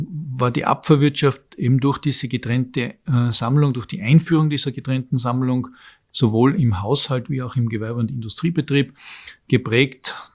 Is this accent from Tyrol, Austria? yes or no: yes; Tyrol, Austria; als Tiroler damals gelesen.